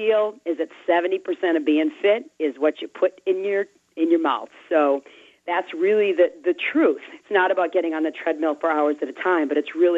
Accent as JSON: {"language": "English", "region": "East Coast", "country": "United States", "said": "I'm from the East, so, you know, we're just all a bunch of, you know, the walking wounded out here on the East Coast."}